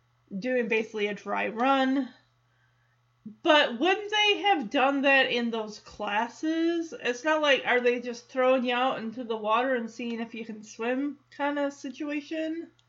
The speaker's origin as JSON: {"language": "English", "region": "Michigan", "country": "United States", "lives_now": "Dallas–Fort Worth, United States", "said": "I mean, I came from Michigan, you got people coming from California, Oklahoma, farther east, farther west."}